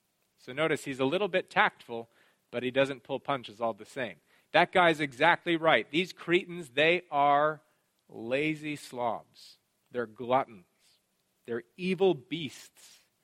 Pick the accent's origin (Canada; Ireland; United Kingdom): Canada; I can say that as a Canadian and get away with it, right?